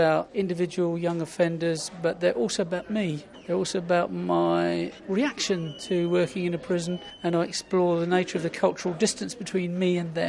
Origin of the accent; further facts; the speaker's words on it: Bath, South West England, United Kingdom; I'm from Bath in England.